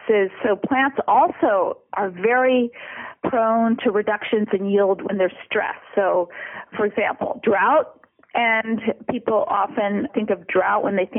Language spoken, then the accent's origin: English; California, United States; because growing up in California, I wasn't familiar with farmers growing rice.